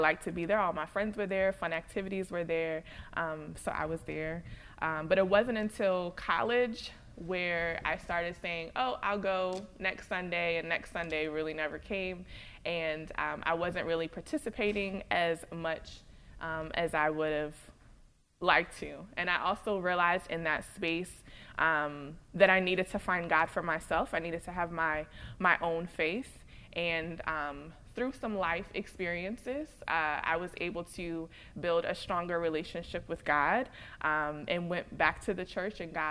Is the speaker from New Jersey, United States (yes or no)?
yes; Cherry Hill, New Jersey, United States; also born or lived in Princeton; I am a Jersey girl to the bone. I was born and raised in New Jersey. I grew up in South Jersey, Cherry Hill area, and then around middle school, I moved to Princeton, and so I have been here most of my life.